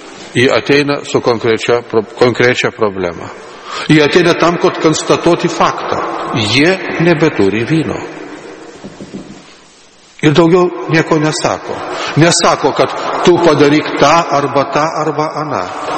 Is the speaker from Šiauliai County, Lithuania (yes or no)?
no; Vilnius, Vilnius County, Lithuania; Aš esu vilnietis